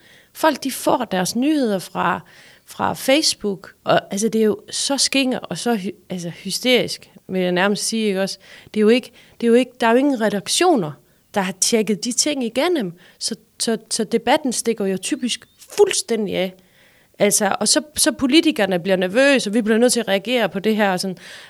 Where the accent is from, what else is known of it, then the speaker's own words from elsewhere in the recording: Løkken-Vrå, North Denmark Region, Denmark; da jeg var barn, og jeg voksede op i Løkken-Vrå Kommune